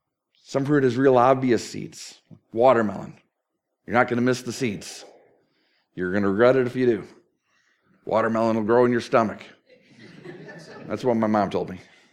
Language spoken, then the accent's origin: English; Minnesota, United States; Growing up in Minnesota, we had two apple trees in our backyard.